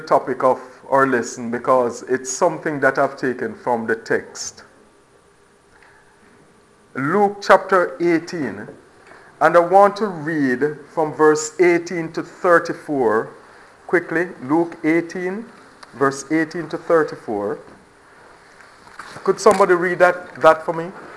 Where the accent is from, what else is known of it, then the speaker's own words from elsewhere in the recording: Jamaica; now in Florida, United States; I'm Jamaican, for some of you who don't know, I'm Jamaican, so, but I now live in Florida.